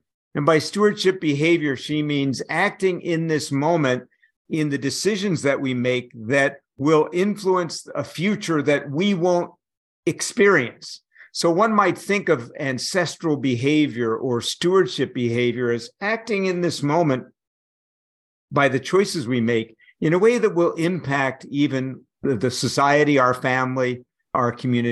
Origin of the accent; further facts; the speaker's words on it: New York City, New York, United States; I grew up in New York City, really had almost no experience of being in true nature because our family wasn't very rich and we really couldn't travel to big nature.